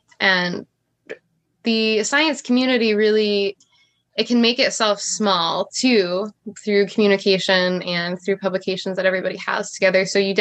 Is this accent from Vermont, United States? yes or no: no; Michigan, United States; which sounds counterintuitive to say it because I'm from Michigan, but I still went away for undergrad